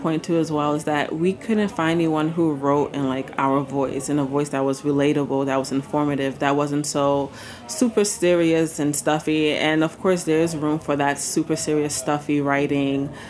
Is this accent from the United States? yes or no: no; Ghana; I'm Ghanaian, West African.